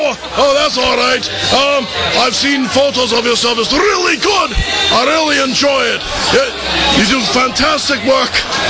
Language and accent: English; New Hampshire, United States; You see, we're originally from New Hampshire, and right now it's 20 degrees and 4, 5, 6 feet of snow.